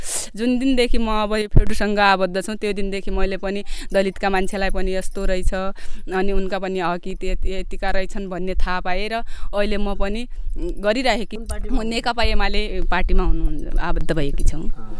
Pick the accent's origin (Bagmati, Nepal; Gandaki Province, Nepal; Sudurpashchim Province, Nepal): Sudurpashchim Province, Nepal; Gokuleshwar; मेरो घर चाहिँ दैजी छ, बसन्थला, अनि मेरो जन्मस्थान बैतडीको श्री गोकुलेश्वर भन्ने ठाउँमा भएको हो। मेरो जन्म 2047 साल मङ्सिर 9 गतेको थियो।